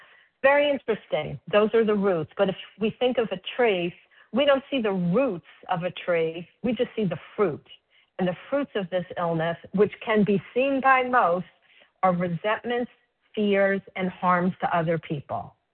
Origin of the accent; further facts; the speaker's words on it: Miami, Florida, United States; I grew up in Miami, Florida, and like all teenagers, just, you know, wanted to be out in the sun all the time.